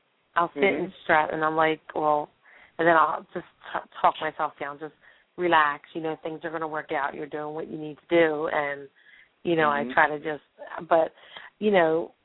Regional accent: Pennsylvania, United States; I'm from Pennsylvania.

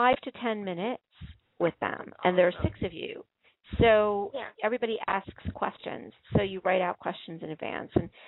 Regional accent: Chicago, Illinois, United States; I said to Bruce, I said, and we're both from Chicago.

